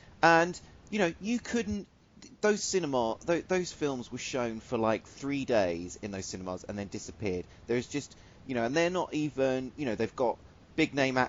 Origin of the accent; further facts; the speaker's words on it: England, United Kingdom; I'm from England, and I grew up in a, you know, probably a town which would describe itself as probably the most cosmopolitan town in the country.